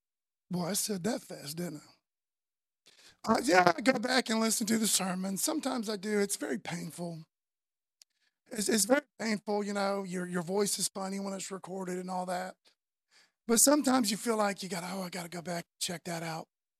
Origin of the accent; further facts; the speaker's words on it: Florida, United States; Because as a male, as a human, as an American, as a Floridian, as a knucklehead, you know what I mean?